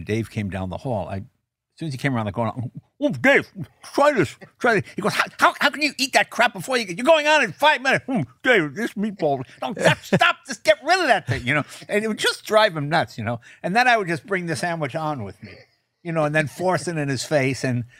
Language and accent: English; New England, United States; I grew up in New England